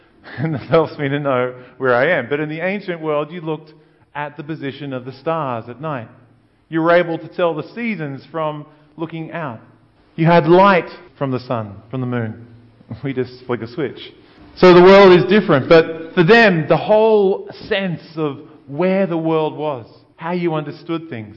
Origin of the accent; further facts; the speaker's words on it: Brogo, New South Wales, Australia; Maybe it's, you know, place where I came from Brogo. That kind of territory. And so you know, like I know that as a country kid.